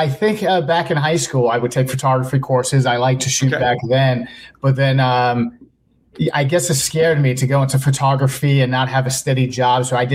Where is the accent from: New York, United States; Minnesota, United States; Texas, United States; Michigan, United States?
New York, United States; Bronx; And, well, she's from Manhattan. You know, she says I'm from the Bronx, and but we met in a Bronx high school.